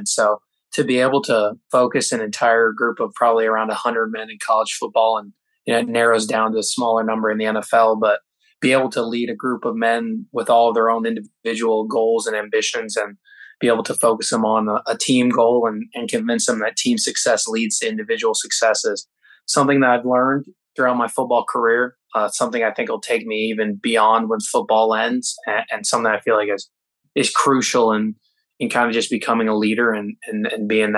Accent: Florida, United States; You know, I grew up in Florida. In Florida, football is king.

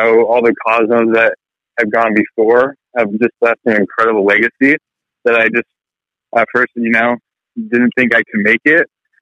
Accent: Seattle, Washington, United States; also born or lived in Reno; So I was born and raised, or I guess I was born in Reno, raised in Seattle.

